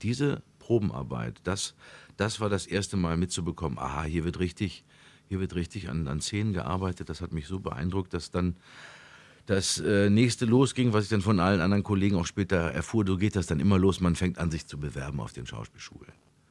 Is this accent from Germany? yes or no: yes; North Rhine-Westphalia, Germany; Also eigentlich auch nicht nur im Ruhrgebiet hergestellt worden zu sein